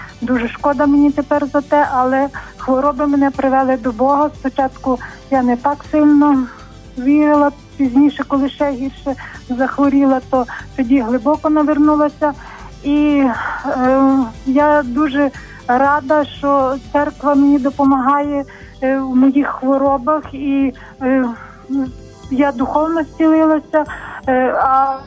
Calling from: Ternopil, Ternopil Oblast, Ukraine; я з Тернополя.

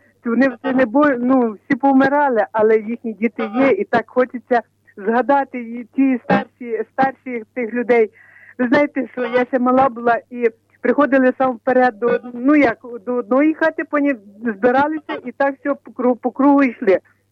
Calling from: Kamianets-Podilskyi, Khmelnytskyi Oblast, Ukraine; Це Пресвятого Серця Ісуса

